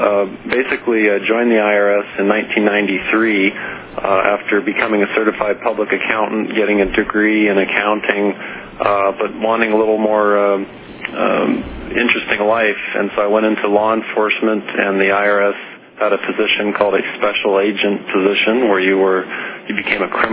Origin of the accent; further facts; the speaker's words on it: San Jose, California, United States; I'm from San Jose, California, Ron.